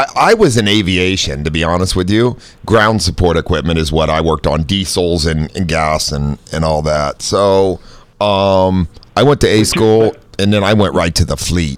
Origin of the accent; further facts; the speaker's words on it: Midwest, United States; Grew up in the Midwest, always fun, always building something.